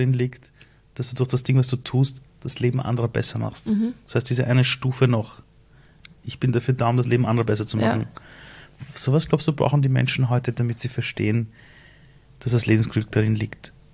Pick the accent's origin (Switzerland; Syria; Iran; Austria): Iran; in meinem Heimatland Iran könnte ich dein Vater sein